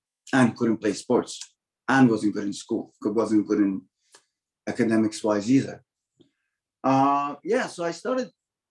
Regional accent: Toronto, Ontario, Canada; I lived in Toronto, and I grew up in Scarborough partly, and in the West End of Toronto.

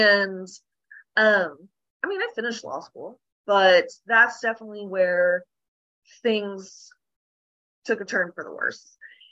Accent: Oklahoma, United States; Born and raised in Oklahoma, moving finally, and I'm super pumped about it. That's neither here nor there. So I grew up in a really small town in Oklahoma. No stoplights, none of that.

